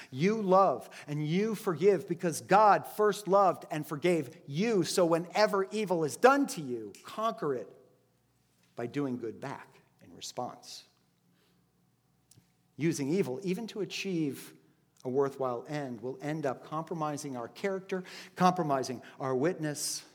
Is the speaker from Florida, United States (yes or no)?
yes; Miami, Florida, United States; I mean, I grew up in Miami. I was not the best soccer player in Miami.